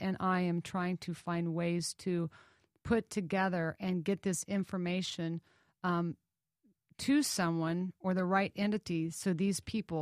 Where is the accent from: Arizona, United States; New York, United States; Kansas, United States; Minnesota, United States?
Kansas, United States; I was born and raised in Kansas, by a very conservative man who was a mechanical engineer that actually worked for industry.